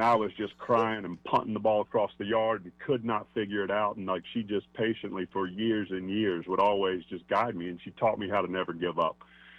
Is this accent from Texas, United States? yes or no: no; Greensboro, North Carolina, United States; So we grew up in North Carolina. My mom, both my parents are originally from Greenville. But we grew up there in Greensboro